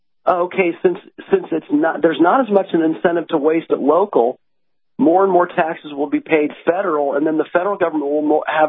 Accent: California, United States; So I'm hearing you, and look, I grew up in California, too.

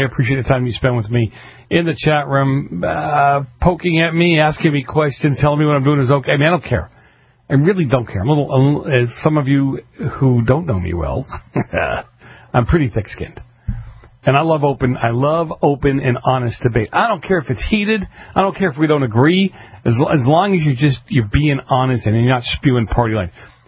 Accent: Boston, Massachusetts, United States; when I grew up in Boston, I grew up in a section that, as I said earlier, very, very heavy mafia influence.

